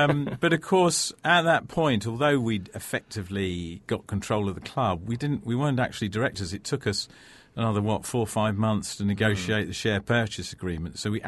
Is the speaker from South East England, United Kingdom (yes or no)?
yes; Brighton, South East England, United Kingdom; I'm a Brighton fan. I was brought up in Brighton.